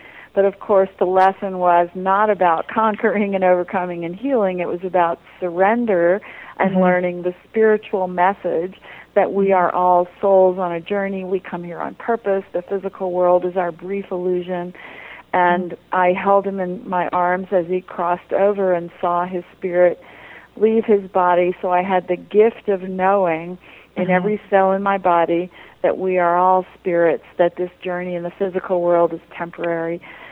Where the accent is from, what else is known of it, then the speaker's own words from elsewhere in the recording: New Orleans, Louisiana, United States; I grew up in New Orleans, and I came from a long line of Creole Cajun women with the sight, as they called it.